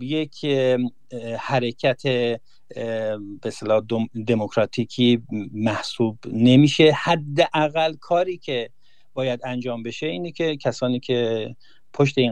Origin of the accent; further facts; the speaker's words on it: Iran; now in Sweden; برای ما که ایرانی هستیم و توی سوئد زندگی میکنیم